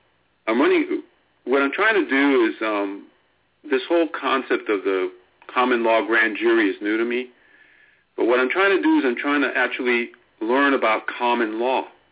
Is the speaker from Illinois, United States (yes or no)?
no; Florida, United States; Hi, Dave. And I'm from Florida.